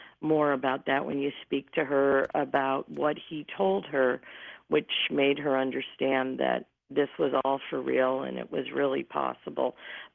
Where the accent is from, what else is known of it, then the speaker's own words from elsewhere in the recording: Midwest, United States; You know, I'm from the Midwest. I'm 5 foot tall.